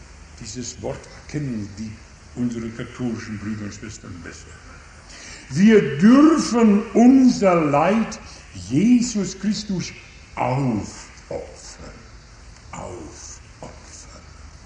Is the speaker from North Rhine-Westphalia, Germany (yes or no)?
yes; North Rhine-Westphalia, Germany; da oben bei uns in Westfalen